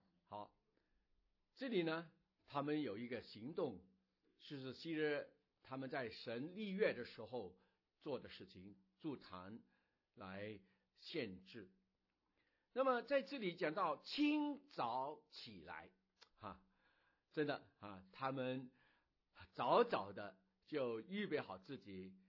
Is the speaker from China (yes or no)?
yes; China; 我对我自己说我真的要在另外我们中国人的新年之前要重新的立志